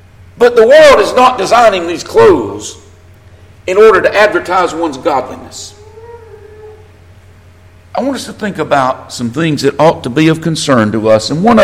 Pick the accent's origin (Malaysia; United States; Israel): United States; Alabama; accent: Southern; I was born in the South. I was raised around people who talk like I talk.